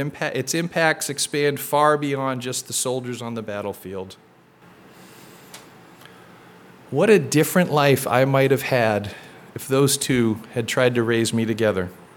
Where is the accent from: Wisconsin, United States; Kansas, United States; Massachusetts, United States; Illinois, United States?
Massachusetts, United States; born there